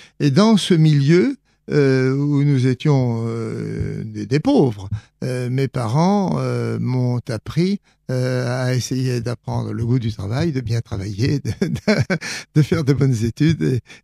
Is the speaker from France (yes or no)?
yes; Nouvelle-Aquitaine, France; also born or lived in Vendée, France; Il se trouve que mes parents, en raison de la crise, mes parents étaient très pauvres, ils ont été forcés d'émigrer plus au sud, en Charente-Maritime, et c'est là que j'ai passé mon enfance.